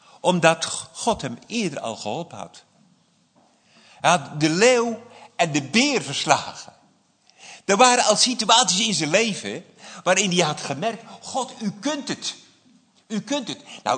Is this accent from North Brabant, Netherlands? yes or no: yes; Almkerk, North Brabant, Netherlands; moved away; Heer, ik ga uit Altena, ik kom uit Almkerk, voor degenen die dat niet weten.